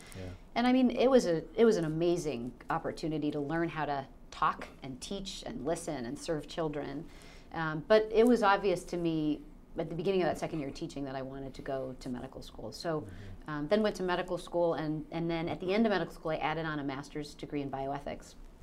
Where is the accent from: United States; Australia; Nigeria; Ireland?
United States; Minnesota; So I grew up in Minnesota.